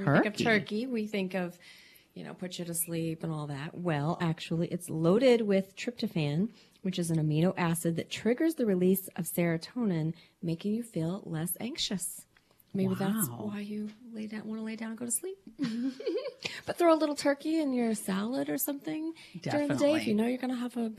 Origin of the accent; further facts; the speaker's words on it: Oklahoma, United States; I'm from Oklahoma. My terminology is probably going to come out here.